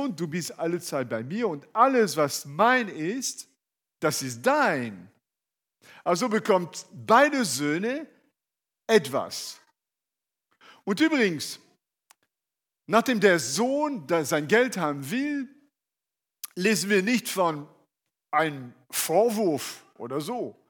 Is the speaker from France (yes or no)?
yes; France; German is a second language; Also ich bin ein Franzose, wie man das hört, und ich liebe Sprachen. Ich kann alle Sprachen, alle schlecht. Und auch ein bisschen Griechisch und Hebräisch